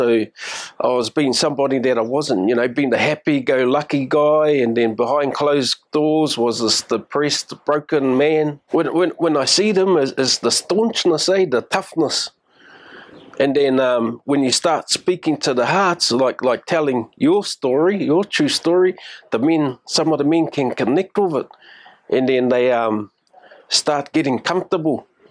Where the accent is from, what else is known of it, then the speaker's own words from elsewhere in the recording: Whangarei, Northland, New Zealand; and I'm from Whangarei.